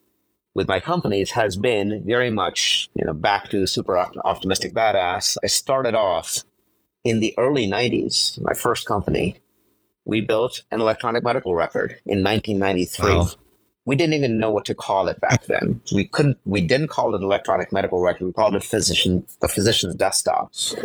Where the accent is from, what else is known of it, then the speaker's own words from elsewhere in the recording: Jammu and Kashmir, India; childhood growing up in a part of India that, you know, not too many people come from. I grew up in Kashmir, up in the mountains. And had this amazing childhood in a place that was absolutely stunningly beautiful.